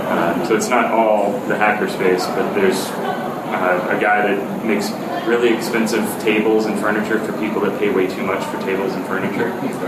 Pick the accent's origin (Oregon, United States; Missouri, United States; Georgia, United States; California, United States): Missouri, United States; I'm actually from Missouri.